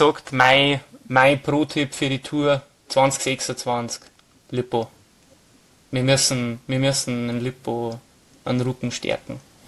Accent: Germany; ich bin Deutscher

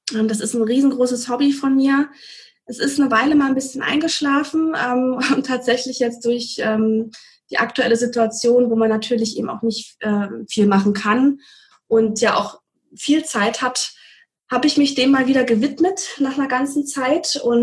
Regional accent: Brandenburg, Germany; ich kenne das noch aus meiner Heimat, aus Brandenburg

